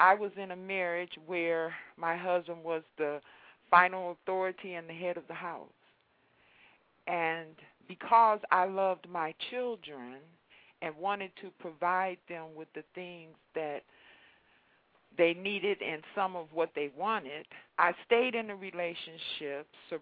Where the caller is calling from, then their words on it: Detroit, Michigan, United States; I'm calling from Detroit, Michigan.